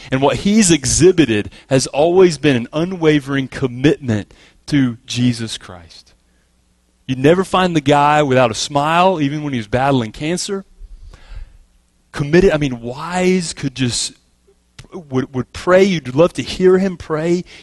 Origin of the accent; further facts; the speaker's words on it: Arkansas, United States; He was in the church where I grew up in Arkansas.